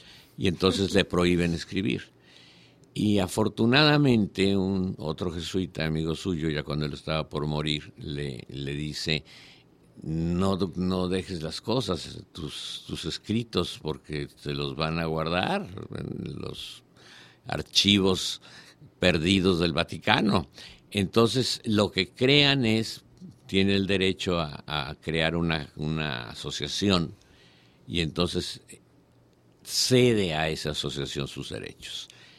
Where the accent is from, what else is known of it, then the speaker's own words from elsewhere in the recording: Mexico City, Mexico; born there; now in Mérida, Mexico; Vivo aquí en el centro, por el barrio Santana. Me recuerda mi colonia Santa María, donde yo nací, y que hoy es invivible.